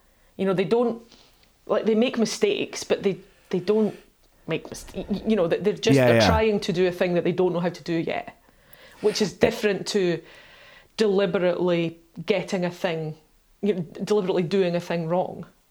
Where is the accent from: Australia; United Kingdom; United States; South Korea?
United Kingdom; Scotland; like, I'm Scottish, that just, it doesn't wash with me.